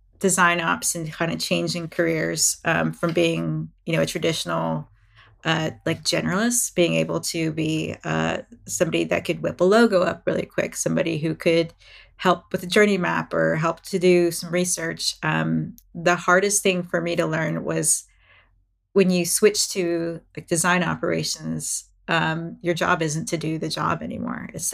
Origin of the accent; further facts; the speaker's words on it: Texas, United States; also born or lived in Philippines; so when I grew up in the States, and I have a sister who's like 5 years older than me. And we came over, we immigrated from the Philippines into Texas of all places.